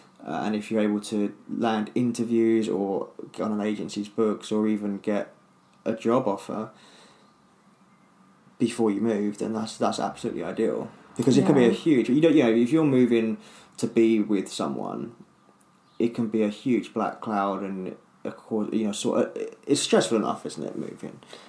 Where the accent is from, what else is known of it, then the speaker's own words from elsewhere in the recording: United Kingdom; as a Brit going to America and Canada, we're normally quite well received.